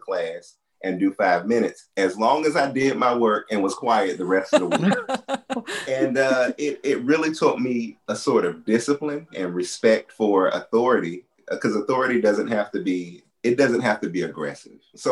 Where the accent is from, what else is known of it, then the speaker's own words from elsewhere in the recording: Washington, District of Columbia, United States; You know, I'm from Southeast DC. My folks are from North Carolina.